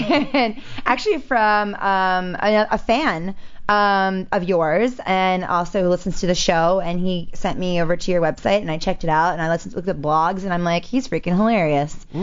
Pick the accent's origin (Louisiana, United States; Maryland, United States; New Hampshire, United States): Maryland, United States; I grew up in Maryland